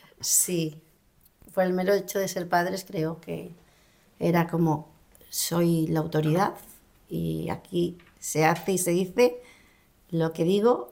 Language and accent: Spanish; Castilla-La Mancha, Spain; born there; moved away; also born or lived in Valencia; que nací en un pueblo de Cuenca